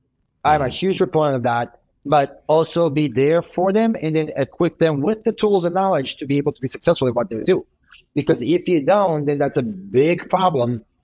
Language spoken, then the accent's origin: English; Belgrade, Serbia; English is a second language; For example, like if you listen to me speak, would you say I'm born and raised in Belgrade, Serbia?